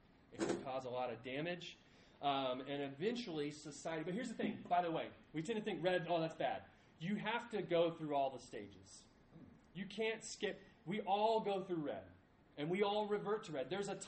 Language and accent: English; Cincinnati, Ohio, United States; born there; I like the Cincinnati Reds because I was born in Cincinnati.